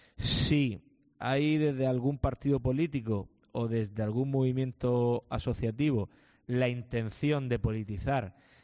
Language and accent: Spanish; Lorca, Region of Murcia, Spain; como presidente de la región de Murcia muchísimo, pero sobre todo como hombre, como murciano, como lorquino